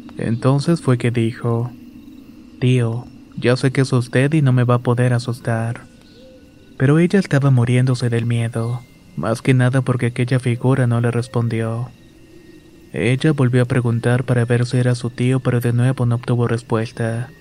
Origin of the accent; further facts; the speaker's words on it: Honduras; Somos de Honduras